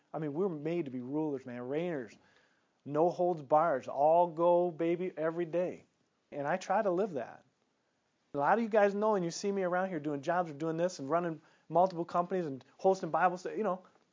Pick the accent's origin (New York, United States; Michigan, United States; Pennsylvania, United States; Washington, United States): Michigan, United States; Detroit; I grew up in Detroit.